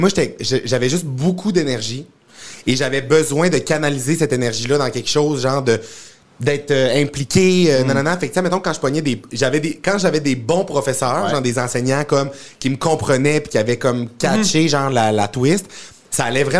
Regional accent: Quebec, Canada; now in Montreal, Canada; Ouais, je suis parti du Saguenay

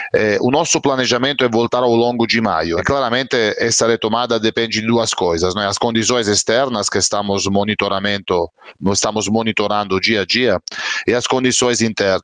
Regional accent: Italy; Portuguese is a second language; now in Brazil; sou italiano, como você está lembrando, e moro há 15 anos no Brasil, então tenho o coração dividido entre a minha família na Itália e a minha família no Brasil, porque claramente tenho uma esposa brasileira e um filho brasileiro.

